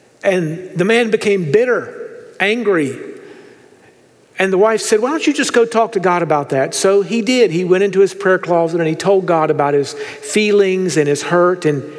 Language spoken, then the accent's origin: English; North Carolina, United States; now in Fort Worth, United States; And we're not Texans. We're from North Carolina, as Dr. Dockery has mentioned.